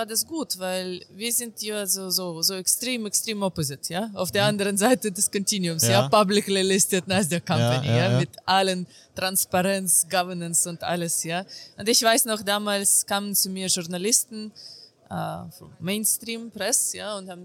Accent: Ukraine; aber ich komme aus der Ukraine. Also ich habe damals Hyperinflation miterlebt und all die schwierigen Zeiten.

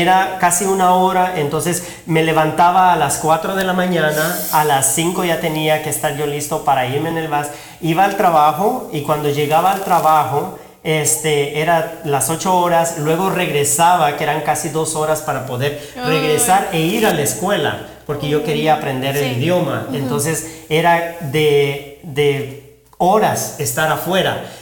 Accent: Guatemala; después de 5 años nos regresamos a Guatemala. Ya, yo soy de Guatemala, entonces regresamos a Guatemala y viví allá un tiempo. Hice toda mi primaria allá, la secundaria.

